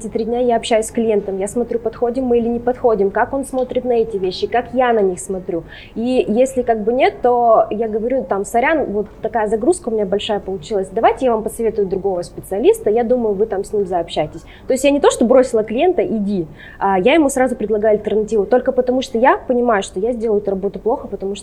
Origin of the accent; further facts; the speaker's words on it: Lesnoy, Sverdlovsk Oblast, Russia; also born or lived in Rostov-on-Don; мой отец военный. Значит, я родилась в Ростове, буквально там некоторое время, пару лет мы прожили там, потом отца отправили на Урал. Мы жили в город Лесной Свердловской области, это где-то недалеко от Асбеста, закрытый военный городок.